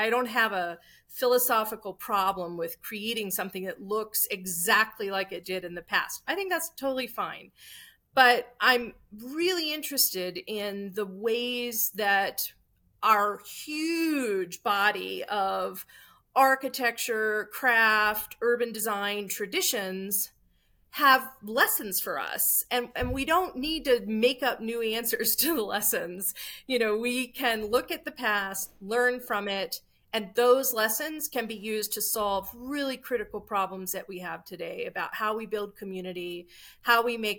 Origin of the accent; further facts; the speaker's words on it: Williamsburg, Virginia, United States; Yes, I grew up in Williamsburg, Virginia. So I grew up surrounded, you know, a small town. It's bigger now, surrounded by beautiful buildings, beautiful landscape, materials.